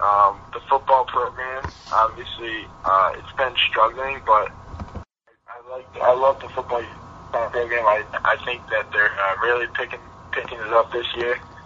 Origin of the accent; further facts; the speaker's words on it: Connecticut, United States; UConn, the reason they're in the top four is because I love the fact that it's my home state.